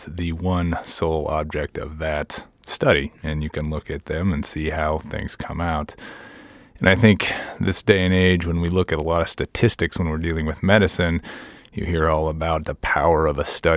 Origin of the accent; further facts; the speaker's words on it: Colorado, United States; So, I grew up in Colorado. I was a big Nordic skier.